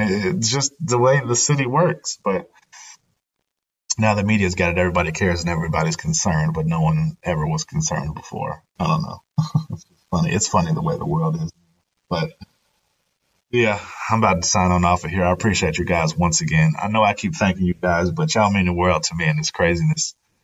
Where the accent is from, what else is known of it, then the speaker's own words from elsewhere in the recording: Cincinnati, Ohio, United States; I'm from Cincinnati, Ohio.